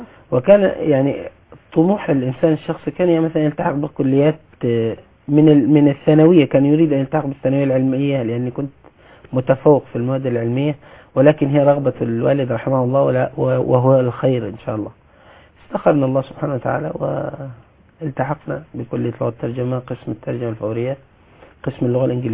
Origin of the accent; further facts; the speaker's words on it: Asyut Governorate, Egypt; also born or lived in Jeddah, Saudi Arabia; من محافظة اسيوط. ولدت بالسعودية في مدينة جدة